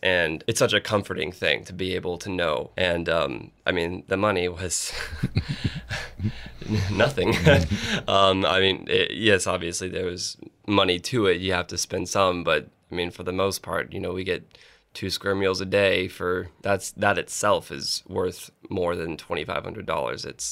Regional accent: Nashville, Tennessee, United States; also born or lived in Texas; Well, I come from Nashville, Tennessee. Was born in Texas, but moved to Nashville very soon after.

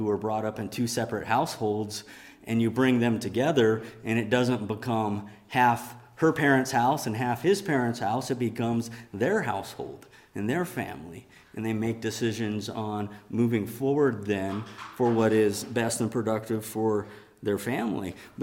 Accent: Key West, Florida, United States; born there; where I began, which was I was born in Key West, Florida, all right, to where I've ended up

